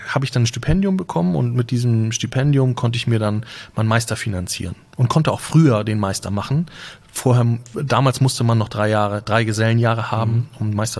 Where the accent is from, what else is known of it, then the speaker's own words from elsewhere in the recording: Husum, Schleswig-Holstein, Germany; born there; Ich bin in Husum geboren und habe die ersten paar Jahre meines Lebens in Husum verbracht.